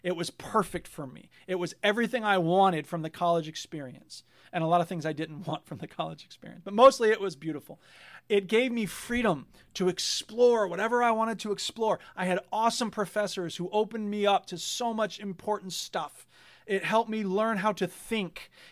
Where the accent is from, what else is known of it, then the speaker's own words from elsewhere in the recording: Florida, United States; This thing with Ron DeSantis is personal for me, not just because I come from Florida